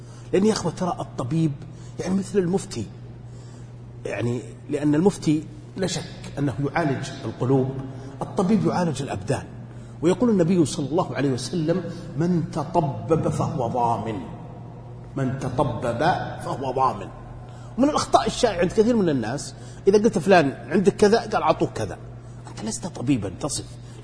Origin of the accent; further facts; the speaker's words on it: Najd, Saudi Arabia; أو بالسلج عندنا في نجد